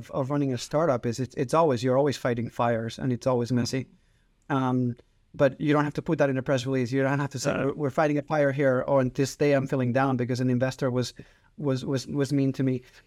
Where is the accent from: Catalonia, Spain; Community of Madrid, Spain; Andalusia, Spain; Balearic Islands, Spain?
Catalonia, Spain; So I'm from Catalonia.